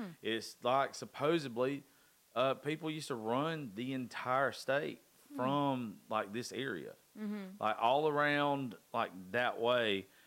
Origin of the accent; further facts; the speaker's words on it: Georgia, United States; Like, I grew up in Dodge County